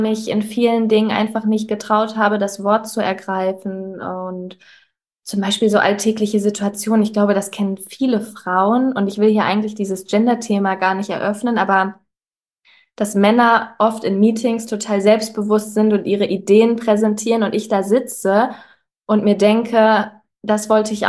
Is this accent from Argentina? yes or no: no; North Rhine-Westphalia, Germany; born there; moved away as an adult; now in Düsseldorf, Germany; ich bin 29 Jahre alt, gebürtige Ostwestfalin, bin für Studium nach Düsseldorf gezogen